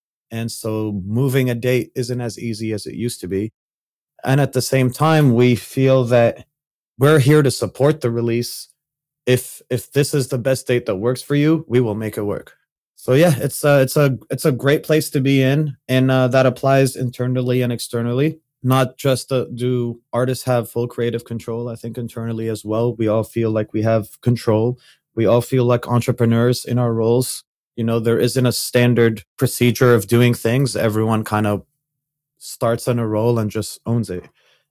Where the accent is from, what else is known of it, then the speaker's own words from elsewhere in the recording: Saudi Arabia; And when I was growing up, I grew up in Saudi Arabia